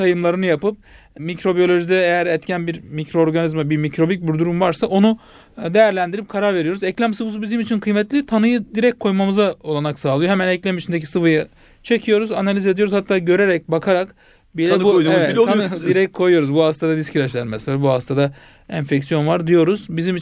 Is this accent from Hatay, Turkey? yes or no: yes; İskenderun, Hatay, Turkey; 1974 doğumluyum. İskenderun'da ilk ortaöğretimi tamamladım.